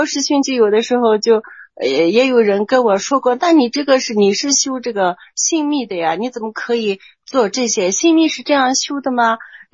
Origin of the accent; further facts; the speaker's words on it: Tibet, China; born there; 我们生在这些藏地的孩子呢，他从小就是耳濡目染嘛